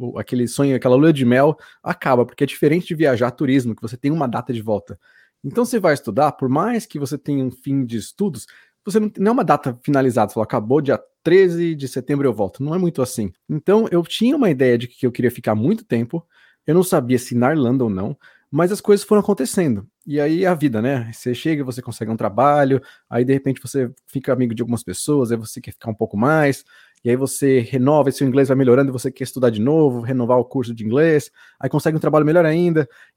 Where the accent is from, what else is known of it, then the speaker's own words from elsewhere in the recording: Brazil; como bons brasileiros a gente também gastar em euro, né, não tem como.